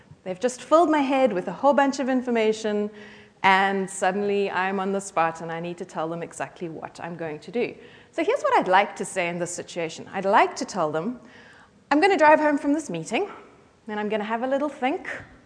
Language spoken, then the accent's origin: English; Cape Town, Western Cape, South Africa; I speak funny because I come from Cape Town, South Africa